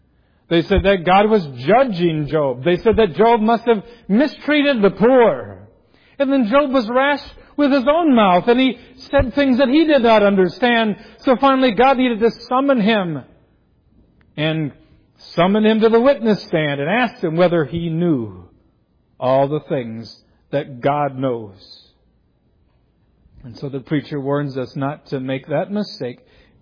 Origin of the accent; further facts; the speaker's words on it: Edgerton, Minnesota, United States; Sometimes I've been very, very troubled when I go back to my hometown of Edgerton, Minnesota